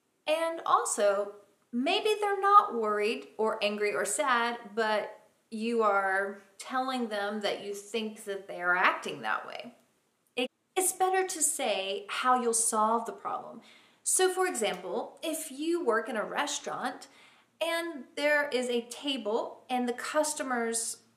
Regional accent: United States; But I didn't know that because I'm from the United States.

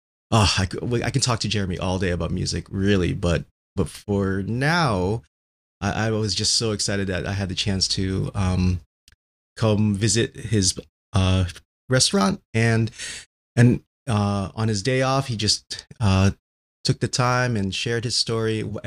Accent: Connecticut, United States; Because he knows I'm from the East Coast.

